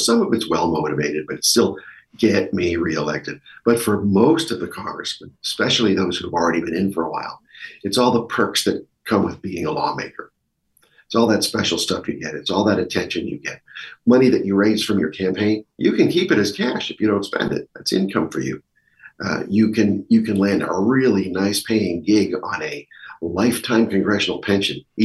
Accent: New Hampshire, United States; some people fly in from California to my home state of New Hampshire to train us college kids.

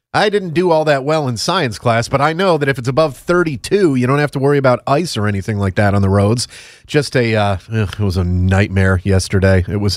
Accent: Northeast, United States; And I'm from the Northeast. I'm usually pretty good at driving in bad weather

